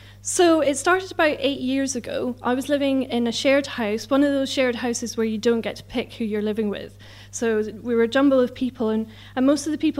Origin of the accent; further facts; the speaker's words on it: Scotland, United Kingdom; I'm Scottish. I don't know where that is.